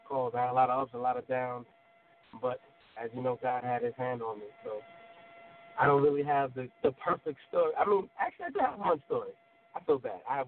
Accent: Huntington, New York, United States; originally I was born in Brooklyn. But I can basically say I grew up in Huntington, as in Long Island. Huntington.

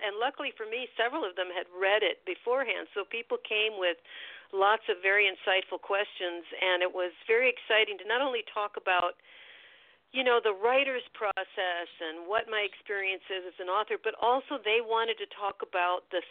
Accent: Chicago, Illinois, United States; born there; Yeah, I was born in Chicago.

